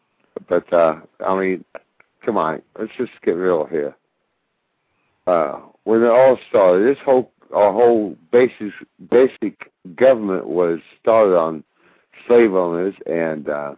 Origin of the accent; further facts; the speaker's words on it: Kansas, United States; talking to you from Kansas, because I'm from Kansas also